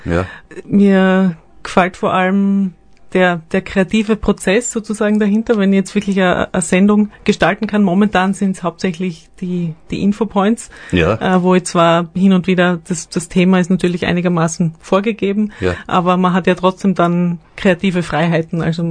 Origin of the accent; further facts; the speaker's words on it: Graz, Styria, Austria; also born or lived in Vienna; Ich komme aus Graz ursprünglich. Ja. Ich bin in Graz aufgewachsen, dort Gymnasium gemacht, habe dann in Graz studiert und in Wien studiert und einige Jahre in Wien auch gelebt, bevor ich dann vor knapp 2 Jahren mittlerweile ins Enstal gekommen bin.